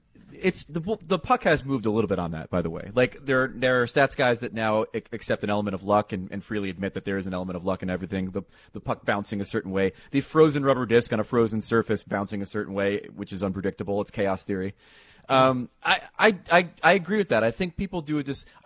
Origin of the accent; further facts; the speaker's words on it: United States; No, but that's because I'm an American, obviously.